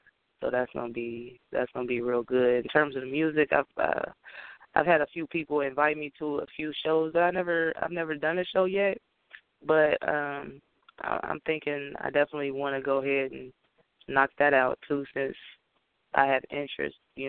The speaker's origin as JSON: {"language": "English", "region": "Ohio", "country": "United States", "said": "like I said … from Ohio."}